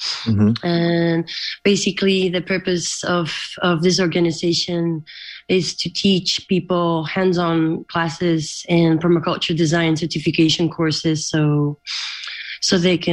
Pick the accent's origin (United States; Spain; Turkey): Spain; moved away as an adult; now in Australia; Well, I'm originally from Spain, like a lot of the community know